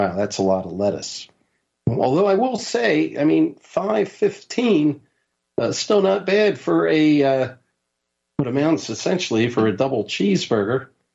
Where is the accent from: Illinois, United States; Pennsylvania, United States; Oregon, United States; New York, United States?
Pennsylvania, United States; made its debut in 1967 in my home state of Pennsylvania.